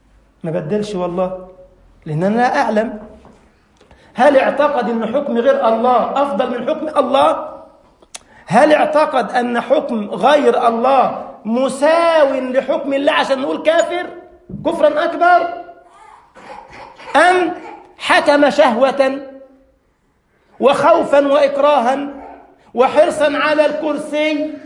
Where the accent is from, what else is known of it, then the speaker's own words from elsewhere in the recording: Egypt; يعني اذكر حتى اليوم عندنا في مصر في بلدة بالقرب من العياط عندنا في اتجاه صعيد مصر كده